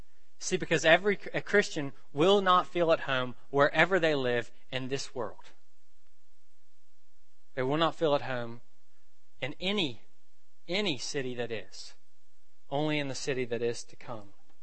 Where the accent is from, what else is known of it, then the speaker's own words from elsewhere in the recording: Memphis, Tennessee, United States; Where is my home? How much do I identify with the fact that I'm from Memphis or a southerner or whatever?